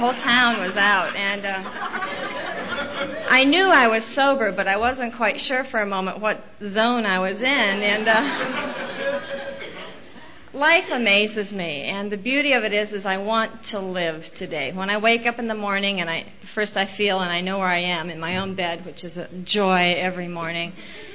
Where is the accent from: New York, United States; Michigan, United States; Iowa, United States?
Iowa, United States; And I grew up in Iowa, and that was my first resentment, so I'm going there tomorrow, and I've made peace with all of that.